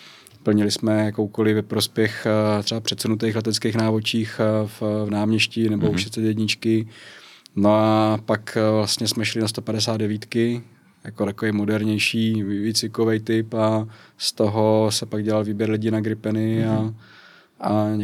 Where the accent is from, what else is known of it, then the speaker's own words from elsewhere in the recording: Brno, South Moravian Region, Czechia; teda v Brně jsem vyrůstal, já jsem původně z Brna